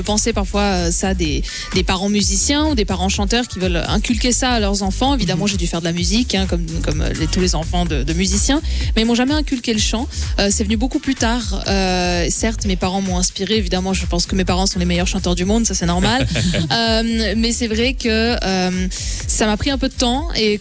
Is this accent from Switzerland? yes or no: yes; Geneva, Switzerland; now in Paris, France; quand je reviens à Genève, je suis chez papa-maman.